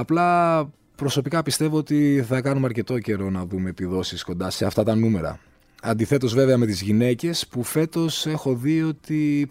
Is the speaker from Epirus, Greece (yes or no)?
yes; Louros, Epirus, Greece; εγώ προσωπικά προπονούμουν στο χωριό μου, στο Λούρο, έξω από το σπίτι μου σε μια ανηφόρα.